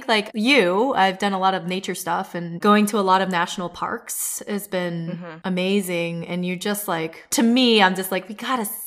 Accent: Indianapolis, Indiana, United States; also born or lived in China; Like growing up in Indiana, especially when I was there, I grew up in Indianapolis for part of my childhood, but a lot of the kids at my school had never been out of the state, let alone the country.

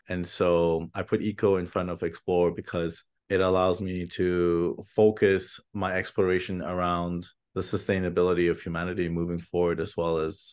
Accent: Germany; also born or lived in Turks and Caicos Islands; now in Toronto, Canada; So born in Turks and Caicos Islands, but when I was a baby, I moved to Germany. So I lived in Germany for quite some time

